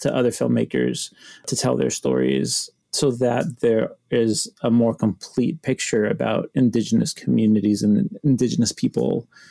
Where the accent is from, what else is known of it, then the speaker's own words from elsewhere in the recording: Easter Island, Valparaíso, Chile; Whenever I introduce myself, hi, I'm from Easter Island or Rapa Nui, people are confused because they think it's an isolated, desolate island and that nobody lives there.